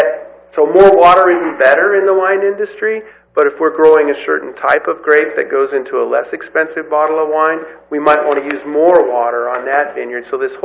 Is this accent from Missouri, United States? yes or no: no; Bakersfield, California, United States; In most cases, I came from Bakersfield